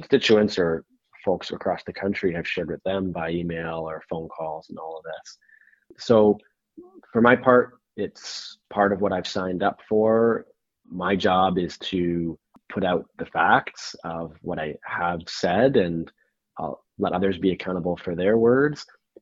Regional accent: Canada; As a Canadian, I hope it's a parliament

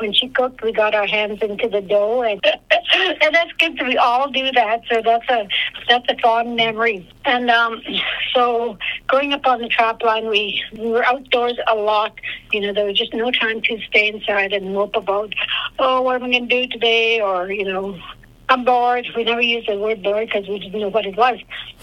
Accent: Aklavik, Northwest Territories, Canada; I was born a twin on December 31st, 1953, in the Klavik. We grew up on my mom and dad's trap line

